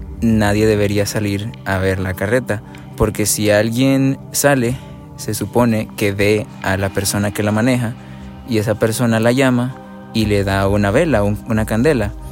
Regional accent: Nicaragua; tengo 19 años y vengo de Nicaragua.

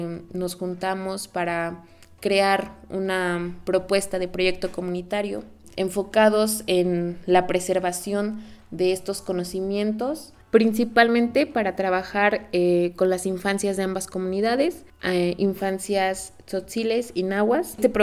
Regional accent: Cuetzalan del Progreso, Puebla, Mexico; now in San Pedro Sacachimalpa, Mexico; soy originaria de Cuetzalan del Progreso, Puebla, y actualmente resido en la comunidad de San Pedro Sacachimalpa.

